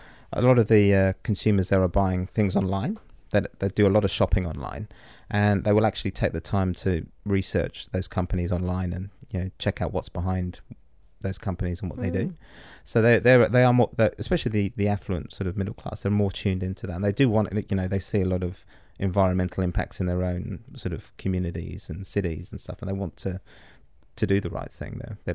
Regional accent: Mauritius; accent: English; although I sound like I am from the UK because I've got an English accent, but originally I'm from Mauritius. My parents are, and my family background is around sugar farming. So we were kind of smallholder sugarcane farmers.

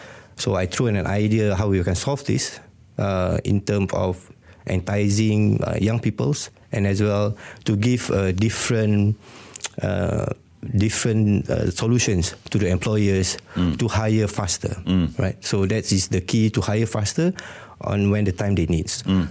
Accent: Klang Valley, Malaysia; I'm from Klang Valley.

